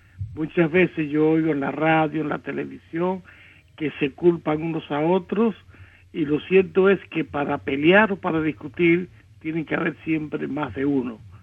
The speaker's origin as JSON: {"language": "Spanish", "country": "Cuba", "also_born_or_lived": "Spain", "moved": "yes", "lives_now": "United States", "said": "Como cubanos que somos, abandonar el país, perseguido por la tiranía comunista que ensangrienta nuestra tierra, ir a otras tierras, a España, que nos acogió cuando salimos exiliados, llegar aquí a Estados Unidos, rehacer nuestras vidas por segunda vez"}